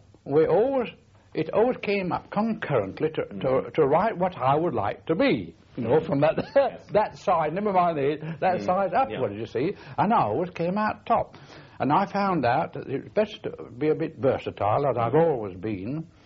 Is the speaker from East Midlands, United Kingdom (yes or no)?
no; Yorkshire and the Humber, United Kingdom; because I'm a Yorkshireman. You may have guessed that by now.